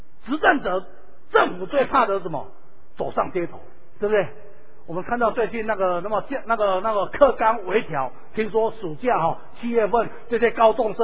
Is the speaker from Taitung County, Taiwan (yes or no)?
yes; Taitung, Taitung County, Taiwan; 我小时候在台东，